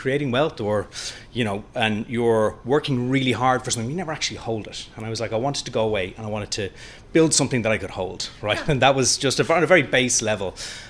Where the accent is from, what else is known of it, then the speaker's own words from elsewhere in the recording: Ireland; I'm Irish.